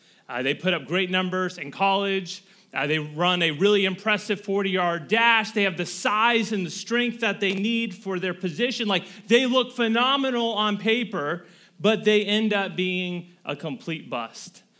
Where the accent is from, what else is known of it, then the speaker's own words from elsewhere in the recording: Tampa, Florida, United States; Growing up in Tampa, Florida, I never met a single one of those fans.